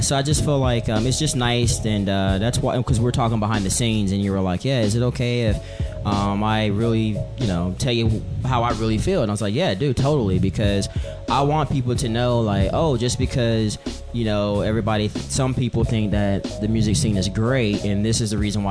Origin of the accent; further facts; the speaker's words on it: North Carolina, United States; because I'm from North Carolina, so when I moved out here